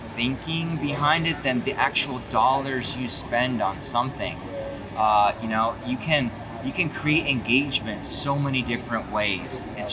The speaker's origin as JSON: {"language": "English", "region": "California", "country": "United States", "tie": "born or raised there", "said": "So I grew up in California, basically in a Czech household in California. So we spoke Czech at home and then English with strangers."}